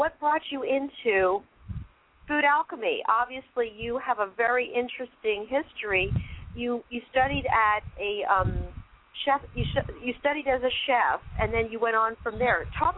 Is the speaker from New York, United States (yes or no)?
no; Philadelphia, Pennsylvania, United States; also born or lived in Germantown / Mount Airy / Elkins Park / New Hope; I grew up in and around Germantown, Mount Airy, let me see, Elkins Park, and where else did I grow up? Around New Hope, Pennsylvania. But pretty much we moved every couple of years, so I lived in a variety of different areas there.